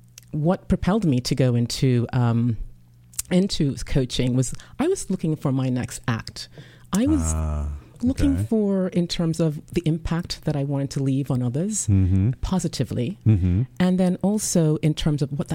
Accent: Jamaica; I'm originally from Jamaica.

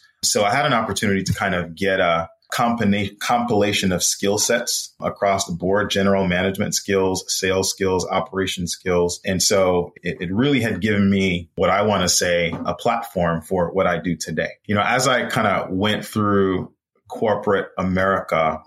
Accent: Jamaica; moved away as an adult; now in New York, United States; So I'm a native of Jamaica, as you stated earlier. Born and raised in Jamaica, life in Jamaica was a little different than the States, as you can imagine. A lot more sunlight, a lot more beach weather. So grew up there, did undergrad in Jamaica, and moved to New York back in 2000, roughly about 20-ish years ago.

